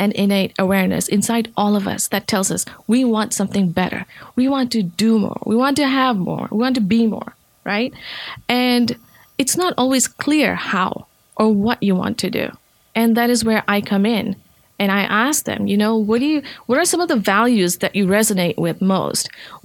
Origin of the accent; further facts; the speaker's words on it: Fiji; Yes, I'm from the Fiji Islands.